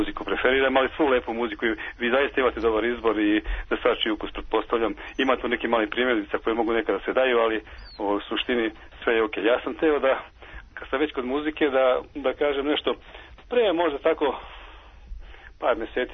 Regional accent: Užice, Šumadija and Western Serbia, Serbia; iz Užica sam rodom, a ovdje sam u penziji, pa sad imam kuću

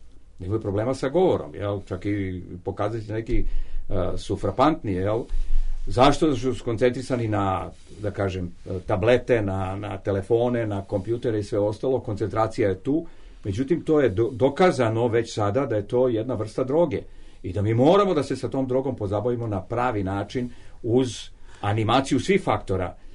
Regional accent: Serbia; Naravno, mi se obavimo kod nas u Srbiji upravo konstatacijama.

